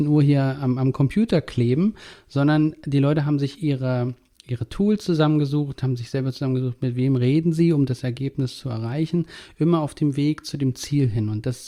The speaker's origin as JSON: {"language": "German", "region": "East Germany", "country": "Germany", "tie": "born or raised there", "said": "Ich bin in der DDR groß geworden"}